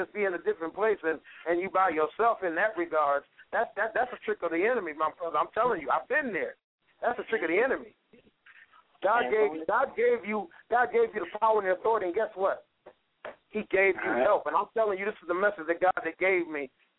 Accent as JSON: {"language": "English", "town": "Buffalo", "region": "New York", "country": "United States", "also_born_or_lived": "New Jersey / Wilkes-Barre, United States / Huntington, United States", "lives_now": "Wilmington, United States", "said": "I'm originally from Buffalo, New York. The last 22 years, I've lived in New Jersey for 10 years by myself."}